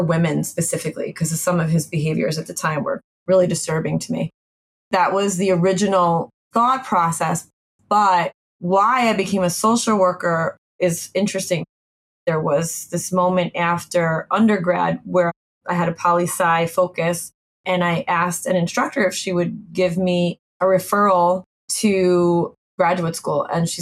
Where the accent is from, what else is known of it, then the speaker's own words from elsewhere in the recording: New York, United States; I grew up in Rockland County, New York. My parents divorced when I was 9.